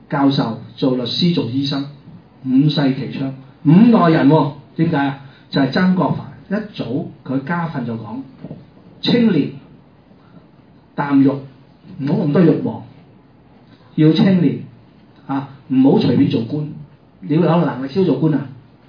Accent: China; 所以點解我哋中國人講好清楚，富不過三代？

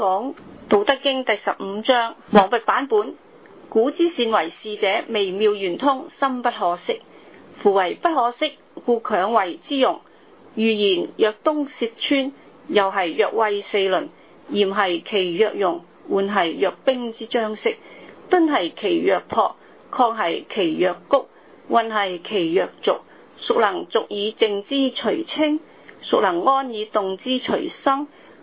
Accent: Hong Kong; 如果脫離中英聯合聲明，我們香港人的自由就沒有憲法的保障了。

